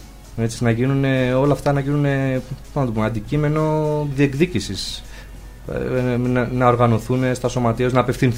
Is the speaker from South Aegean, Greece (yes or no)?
no; Nea Filadelfeia, Attica, Greece; επειδή είμαι και από τη Νέα Φιλαδέλφεια, εκεί πέρα τώρα